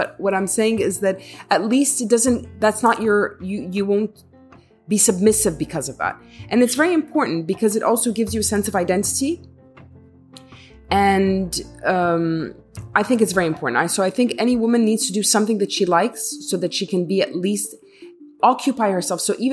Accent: Egypt; I'm open-minded growing up in Egypt

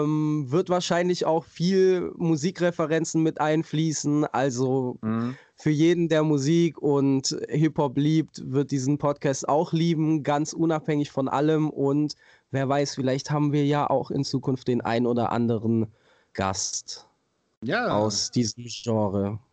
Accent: Bietigheim-Bissingen, Baden-Württemberg, Germany; ich bin aus Bietigheim-Bissingen.

